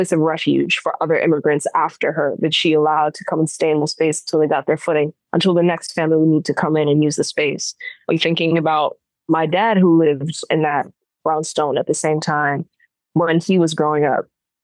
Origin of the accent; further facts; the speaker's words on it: Brooklyn, New York, United States; So I'm from Brooklyn, native New Yorker, don't plan on leaving.